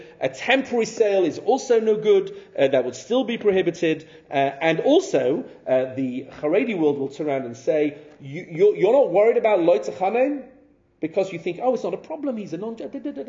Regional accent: United Kingdom; I never know, because I'm British.

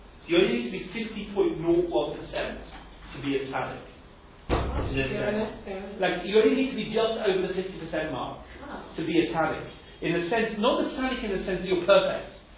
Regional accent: England, United Kingdom; Anyway, that's maybe I'm just English, you know? But I think I was brought up at school to understand if you fail, you failed.

